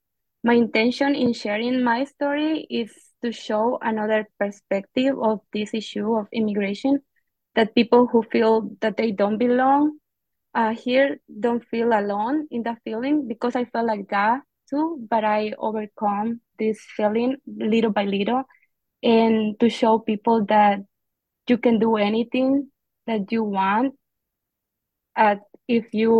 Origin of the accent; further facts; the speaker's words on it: Guatemala; English is a second language; now in United States; Okay, I am from Guatemala. I came to the United States 5 years ago. When I came here, I didn't know any English at all